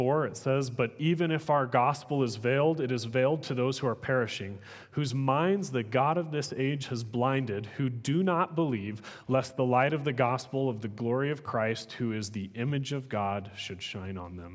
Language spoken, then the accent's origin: English; Florence, Montana, United States; also born or lived in Missoula; now in Phoenix, United States; I was born and raised in Montana, actually. Missoula born, lived in Florence.